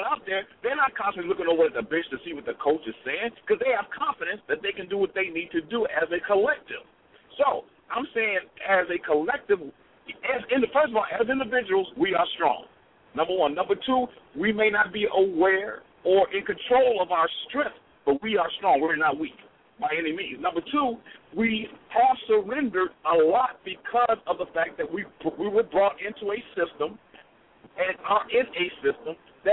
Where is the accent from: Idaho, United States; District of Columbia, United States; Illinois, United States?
Illinois, United States; Chicago; I'm from Chicago originally, so I remember